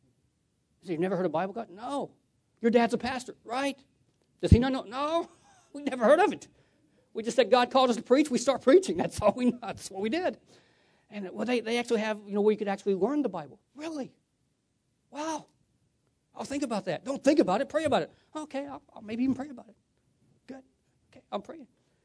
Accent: Georgia, United States; I was raised in Georgia, and I was raised where we didn't sign a lot of contracts. A man's handshake was his word.

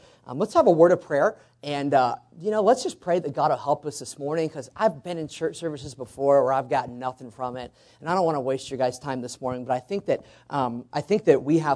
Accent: Fairfield, California, United States; I'm from Fairfield, California.

